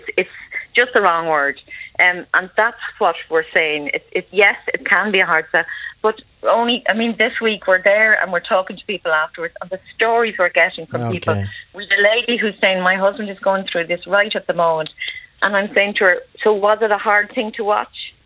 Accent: Ireland; and we're great at that as Irish people, at looking at the funny things

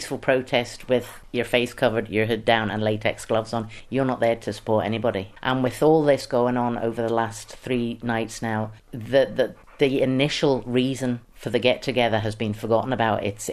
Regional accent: United Kingdom; this is my house, these are my windows and I'm British, leave them alone.

